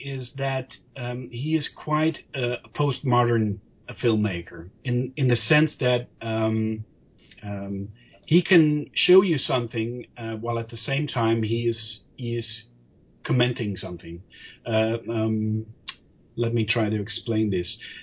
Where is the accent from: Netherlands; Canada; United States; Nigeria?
Netherlands; English is a second language; I am from the Netherlands, so sometimes I have to think about what to say in English.